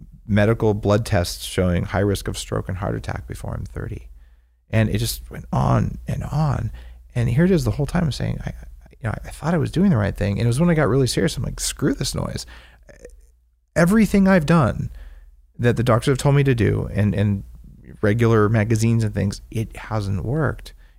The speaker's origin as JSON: {"language": "English", "region": "New Mexico", "country": "United States", "tie": "born or raised there", "said": "As a kid growing up in New Mexico, I'm spending time in the forest, or more likely the desert."}